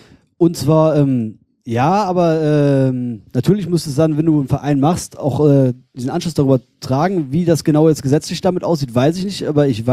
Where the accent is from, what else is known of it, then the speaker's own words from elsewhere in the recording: Eifel, Germany; was ich selber bei mir in der Eifel, wo ich herkomme, auch vorhabe und teilweise schon gemacht habe.